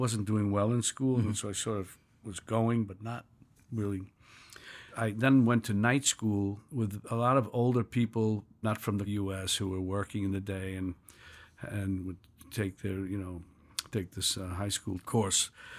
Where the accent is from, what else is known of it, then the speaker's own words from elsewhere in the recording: New York City, New York, United States; born there; Yeah, I mean, I was born in New York City in 1943 in a village.